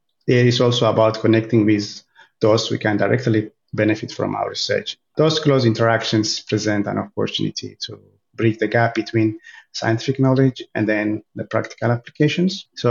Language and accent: English; Ethiopia; moved away as an adult; now in Australia; Originally, I am from Ethiopia, and I came to Australia in 2012 on AusAid scholarship to study my PhD at Murdoch University.